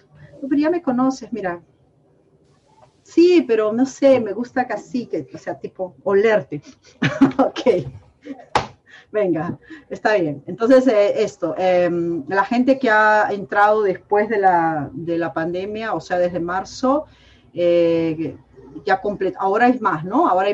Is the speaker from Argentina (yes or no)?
no; Peru; soy peruana y soy cevichera